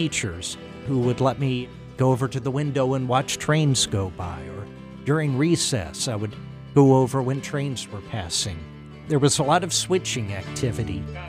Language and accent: English; North Little Rock, Arkansas, United States; I, like a lot of kids growing up, loved trains. I grew up in North Little Rock. That's a big railroad city.